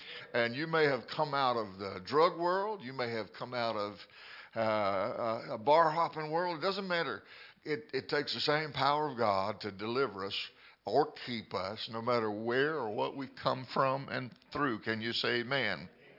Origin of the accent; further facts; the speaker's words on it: DeFuniak Springs, Florida, United States; born there; I was born in Funiac Springs.